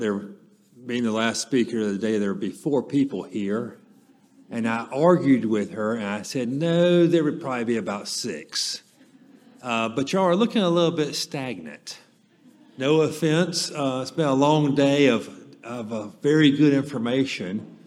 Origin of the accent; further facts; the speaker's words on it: Monticello, Florida, United States; I am from Monticello, Florida